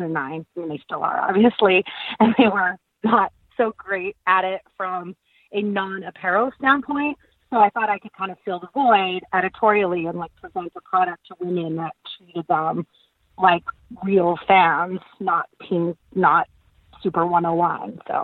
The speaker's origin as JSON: {"language": "English", "region": "California", "country": "United States", "tie": "born or raised there", "said": "I mean, I grew up in the Bay Area and sort of the tail end of the Niners dynasty."}